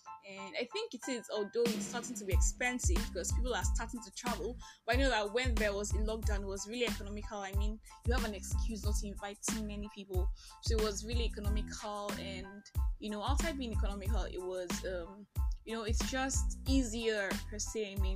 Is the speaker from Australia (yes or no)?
no; Nigeria; Hi, pod humans of Just Talk, I am that Nigerian Christian talkaholic, and this is Just Talk.